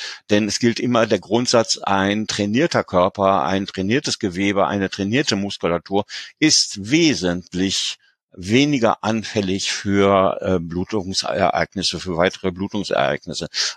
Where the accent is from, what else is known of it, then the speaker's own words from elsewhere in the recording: North Rhine-Westphalia, Germany; Ich bin 1955 geboren, bin in der Nähe von Paderborn aufgewachsen